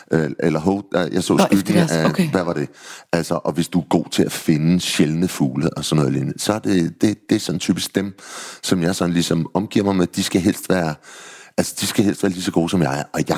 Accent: Copenhagen, Capital Region of Denmark, Denmark; Men jeg er jo vokset op i København. Jeg er jo faktisk københavner, selvom jeg ikke rigtig vil være ved det.

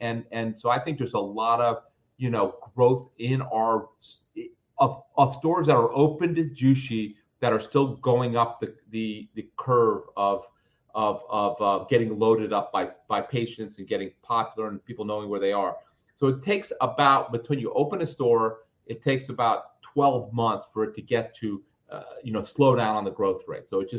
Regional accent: Florida, United States; also born or lived in New York; Like I grew up in Florida. You know, I never saw snow until I was 18, but I lived up in New York for 30 years.

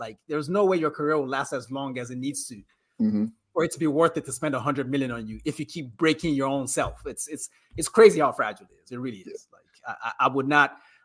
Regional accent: Nigeria; We're all Nigerian here. We all support him.

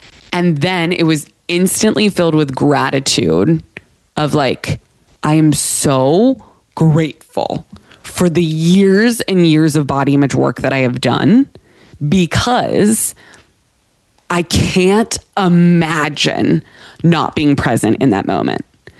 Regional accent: Pennsylvania, United States; This past weekend, I flew to Pittsburgh. That's where my parents still live. That's like my hometown outside of Pittsburgh.

